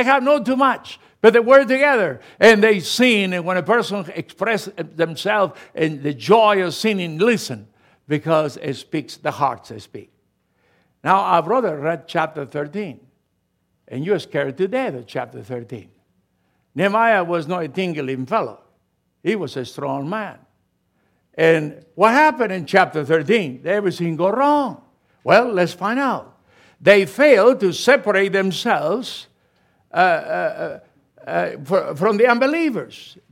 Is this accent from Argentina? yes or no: yes; Argentina; English is a second language; moved away as an adult; now in United States; I came alone from Argentina to this country, alone with my wife, with no language and nothing, and $50 in my pocket.